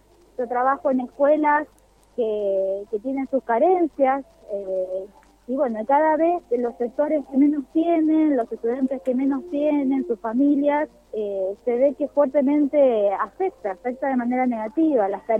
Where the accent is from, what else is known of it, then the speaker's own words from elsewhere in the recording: Mendoza, Argentina; yo soy de Ciudad, de Mendoza, vivo cerca del Parque Central.